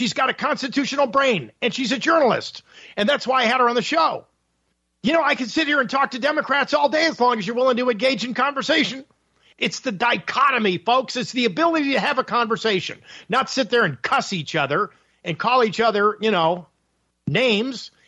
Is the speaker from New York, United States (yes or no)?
yes; Buffalo, New York, United States; We're talking about Buffalo, New York here? My hometown?